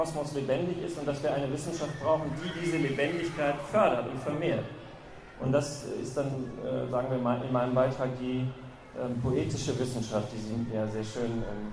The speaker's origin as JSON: {"language": "German", "region": "Berlin", "country": "Germany", "said": "In Deutschland, ich komme ja aus Berlin, gibt es eine Bannmeile."}